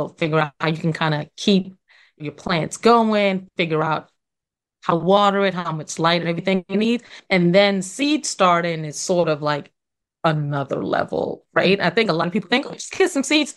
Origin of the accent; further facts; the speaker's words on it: New York, United States; even being born and raised in New York, I just knew I wanted to have for myself at some point.